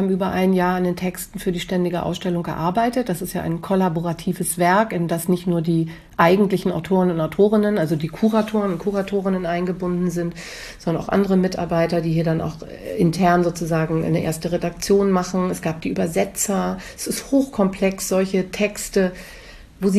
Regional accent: Hamburg area, Germany; Heimat ist für mich ganz persönlich der Ort, an dem ich geboren bin. Das ist in der Nähe von Hamburg, wo meine Eltern leben, wo meine Vorfahren auf den Friedhöfen liegen, das ist meine Heimat.

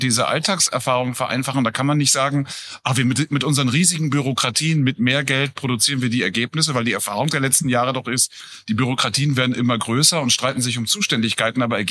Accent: Berlin, Germany; Also als Berliner

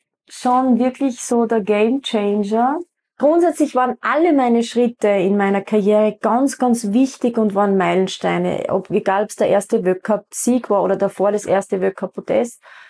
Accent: Kapfenberg, Styria, Austria; ich bin ja eben vom Mürztalbruck geboren, bei Kapfenberg aufgewachsen in Baschlug.

